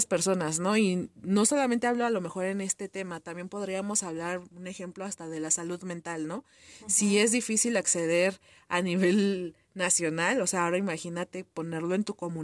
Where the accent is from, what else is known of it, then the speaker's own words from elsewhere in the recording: State of Mexico, Mexico; nosotros somos del Estado de México y realmente no hay clínicas o que yo conozca, ¿no?